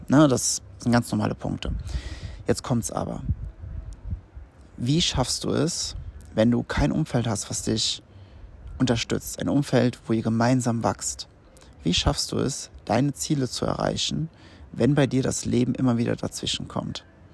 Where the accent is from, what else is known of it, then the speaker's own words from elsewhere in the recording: Rhineland-Palatinate, Germany; komme ich ja ursprünglich aus dem Westerwald, 800 irgendwas Einwohner. Du kennst jeden persönlich und den Hund und die Krankheitsgeschichte von jedem Hund.